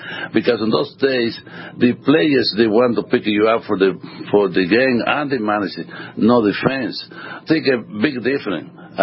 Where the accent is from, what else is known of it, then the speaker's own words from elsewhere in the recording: Cuba; now in United States; I grew up in Cuba, and this is my first year I come to this part of the country.